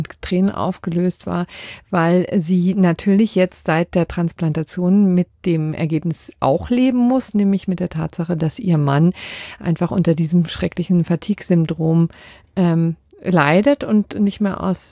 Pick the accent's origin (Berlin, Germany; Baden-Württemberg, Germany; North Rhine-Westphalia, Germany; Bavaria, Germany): Berlin, Germany; zu meiner Heimatstadt Berlin